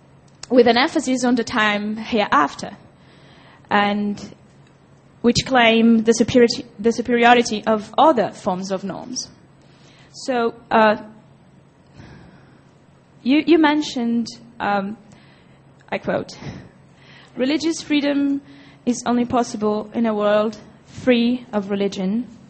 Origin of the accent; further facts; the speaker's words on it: Brazil; I'm from Brazil.